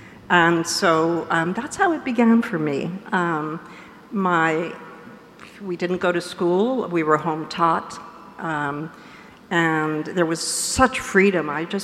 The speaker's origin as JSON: {"language": "English", "country": "Peru", "tie": "born or raised there", "also_born_or_lived": "Lima", "said": "I was born in Lima, Peru, but I grew up in a very small little sort of village north of Peru, about 8 hours drive up"}